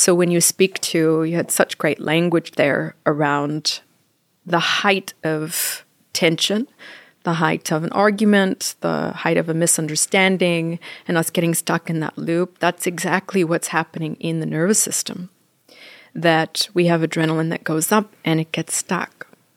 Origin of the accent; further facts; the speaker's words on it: Canada; And when I first got married to my husband, who's Italian, I'm Canadian. Canadians say sorry about everything.